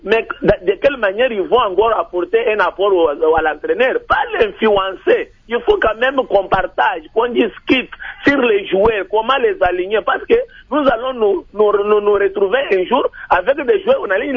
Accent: DR Congo; C'est vrai, en tant que Congolais, ils doivent aussi faire comme les vaillants soldats

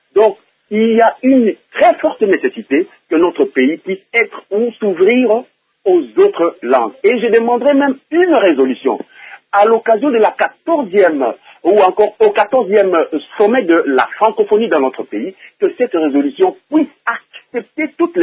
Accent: Bandundu, DR Congo; Tenez, moi je suis de Bandundu.

